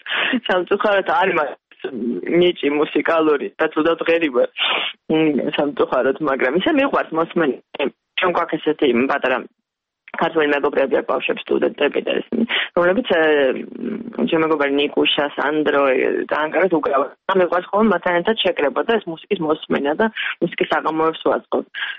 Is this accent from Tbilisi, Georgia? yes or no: yes; Tbilisi, Georgia; მაგრამ თბილისში გავიზარდე.